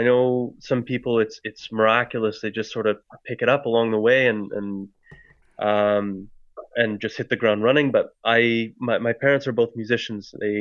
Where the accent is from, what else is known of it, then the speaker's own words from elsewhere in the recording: Niagara Falls, Ontario, Canada; now in Ottawa, Canada; I'm from Niagara. I was born and raised, and I went to school and everything in Niagara Falls, Ontario.